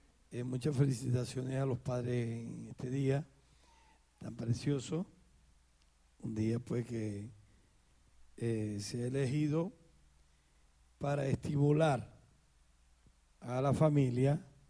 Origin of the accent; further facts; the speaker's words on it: Zulia, Venezuela; vengo de la República Bolivariana de Venezuela, y se da la casualidad, como dicen, que en Dios no hay casualidades, que soy del estado Zulia